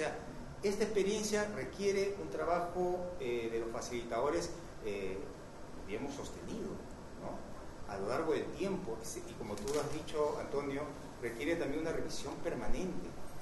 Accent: Peru

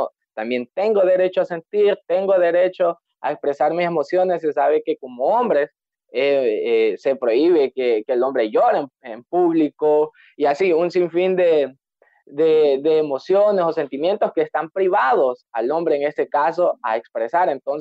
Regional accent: El Progreso, Yoro, Honduras; soy de Honduras, exactamente del Progreso Yoro.

